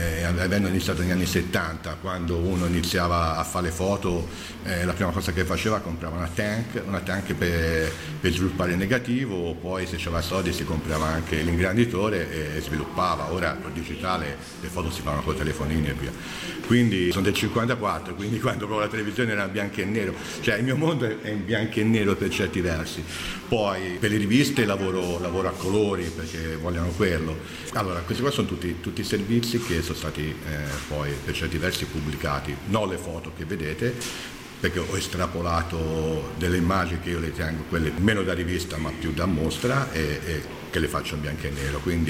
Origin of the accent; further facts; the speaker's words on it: Livorno, Tuscany, Italy; perché sono di Livorno, insomma. E quindi io abito da molti anni fuori.